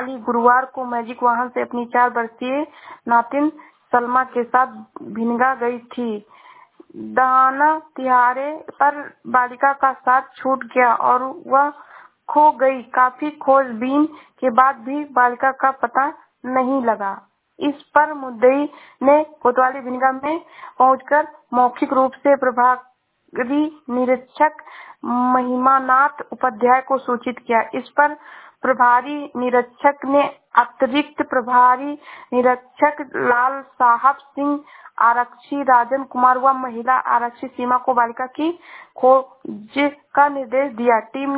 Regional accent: Shravasti, Uttar Pradesh, India; मैं जिला श्रावस्ती से हूँ।

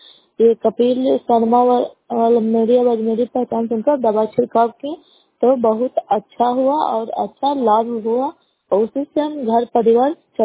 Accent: Bihar, India; नालंदा जिला नगर मसौला कला पंचायत की निवासी हूँ।

